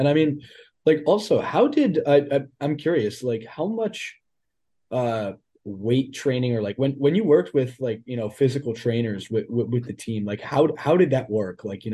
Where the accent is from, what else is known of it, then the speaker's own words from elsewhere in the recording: Connecticut, United States; I'm from Connecticut. So like